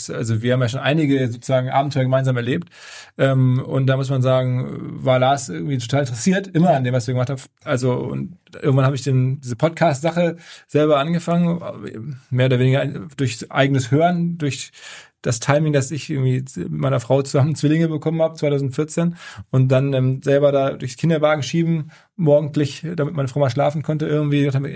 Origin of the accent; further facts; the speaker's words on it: Essen, North Rhine-Westphalia, Germany; Ich bin in Essen groß geworden, da sehr stark im Fußballverein sozialisiert